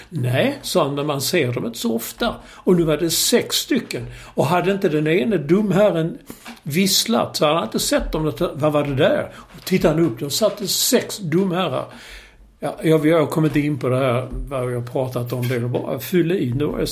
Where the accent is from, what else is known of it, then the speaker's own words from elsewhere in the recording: Malmö, Skåne, Sweden; vi är från Malmö, vi talar, vi vill inte bo i Malmö, vi är glada att vi kommer därifrån.